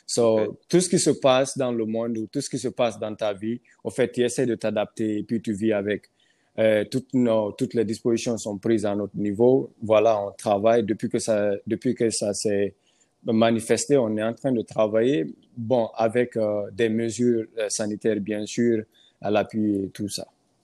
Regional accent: Mali; now in Conakry, Guinea; je suis né à Mali et grandi. J'ai fait une partie de mon enfance à Mali, après je suis venu à Conakry.

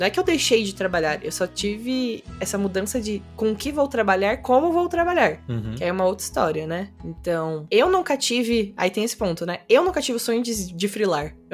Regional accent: São Paulo, Brazil; aí, gente, eu sou paulistana, não nego, né? Sou de São Paulo, porta, porteiro e portão, é isso aí.

